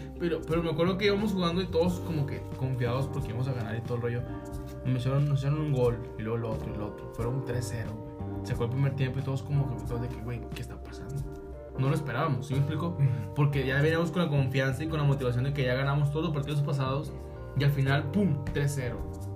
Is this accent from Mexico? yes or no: yes; Mexico; Sí, y somos mexicanos, somos chingones, güey.